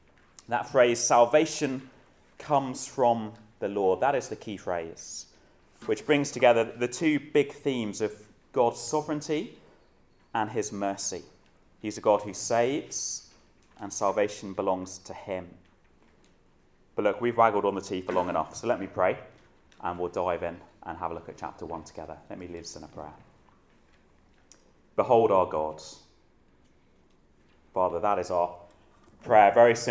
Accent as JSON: {"language": "English", "region": "East Midlands", "country": "United Kingdom", "tie": "born or raised there", "said": "I was brought up in Northamptonshire."}